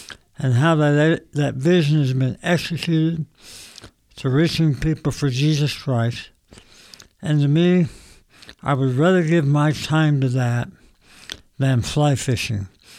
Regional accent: Utah, United States; Yeah, well, I was born and raised in Utah. I was born to a family of Italian immigrants, all from Italy, and I've lived in Utah my entire life.

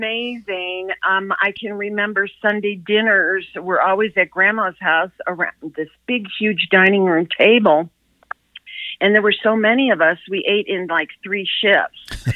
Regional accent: Chicago, Illinois, United States; moved away as an adult; I'm originally from Chicago, moved out here when I got married.

